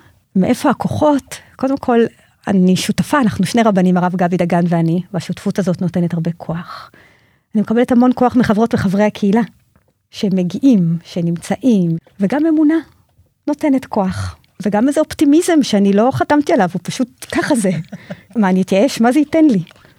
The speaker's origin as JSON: {"language": "Hebrew", "town": "Haifa", "region": "Haifa District", "country": "Israel", "said": "אני חיפאית"}